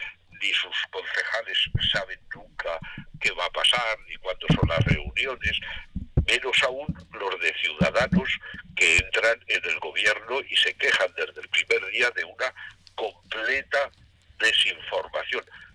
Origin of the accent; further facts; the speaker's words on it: Benicàssim, Valencian Community, Spain; A mí me da vergüenza que todo esto esté pasando en mi pueblo